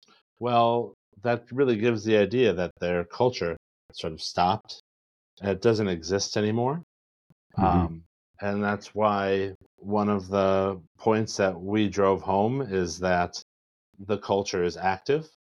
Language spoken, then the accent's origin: English; South Dakota, United States; And because you knew who I was and who my family is, you'd know that I'm from West River.